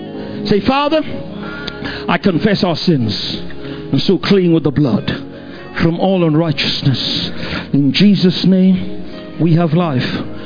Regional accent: Nigeria; born there; it's not an accident I was born in Nigeria.

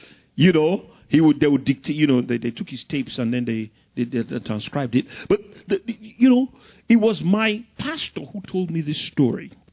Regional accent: London, United Kingdom; He preached the same church I grew up in London.

